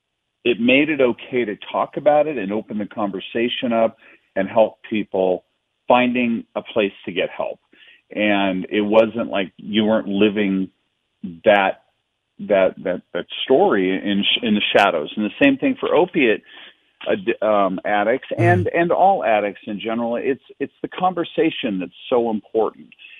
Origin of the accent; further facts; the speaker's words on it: Idaho, United States; moved away as an adult; now in Wyoming, United States; I came from Idaho on a Greyhound bus to Los Angeles with an idea, and it kind of worked out.